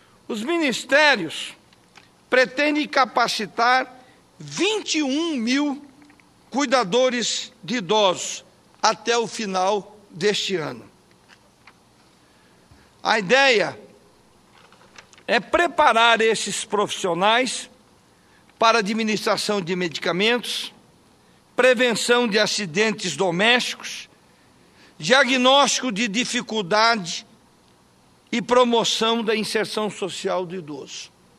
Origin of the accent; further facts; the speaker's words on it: Mato Grosso do Sul, Brazil; nasceu lá no meu estado, de um segmento que cuidam, da ação social no meu querido Mato Grosso do Sul.